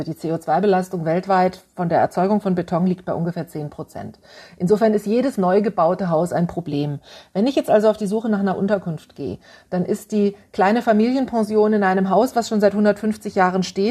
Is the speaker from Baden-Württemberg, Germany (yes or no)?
yes; Stuttgart, Baden-Württemberg, Germany; Als ich Teenager war, konnte man von meiner Heimatstadt Stuttgart aus direkt mit dem Zug nach Athen fahren.